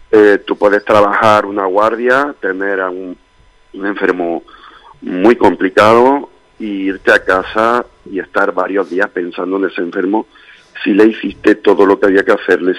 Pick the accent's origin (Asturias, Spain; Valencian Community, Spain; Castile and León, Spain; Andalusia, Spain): Andalusia, Spain; Granada; also born or lived in Almería; yo viví 5 años en Almería porque yo hice el MIR allí y se vive muy bien en Almería, os lo digo. Soy granadino